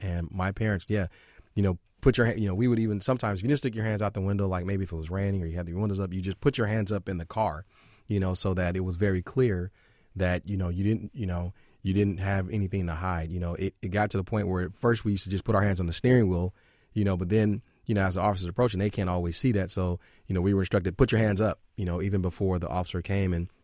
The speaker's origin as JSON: {"language": "English", "town": "Los Angeles", "region": "California", "country": "United States", "tie": "born or raised there", "said": "So I grew up in Los Angeles and was almost victimized by the LAPD pretty regularly."}